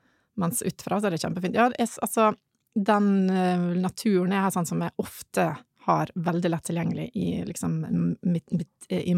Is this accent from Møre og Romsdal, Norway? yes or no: yes; Ålesund, Møre og Romsdal, Norway; og jeg kommer fra Ålesund